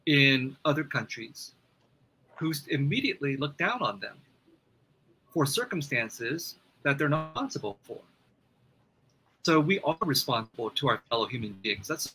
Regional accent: United States; and I say we because I'm an American too

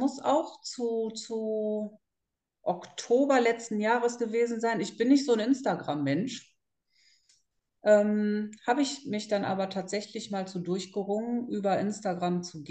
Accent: North Rhine-Westphalia, Germany; Ich komme ja aus dem Raum Düsseldorf.

